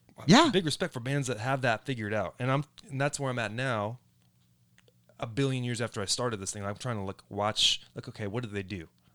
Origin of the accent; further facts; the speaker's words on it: Fort Wayne, Indiana, United States; In my hometown of Fort Wayne, Indiana, we did a CD